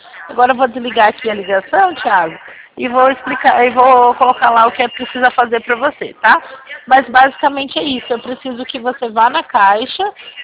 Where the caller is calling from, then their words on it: São Carlos, São Paulo, Brazil; Eu sou aqui de São Carlos, tá?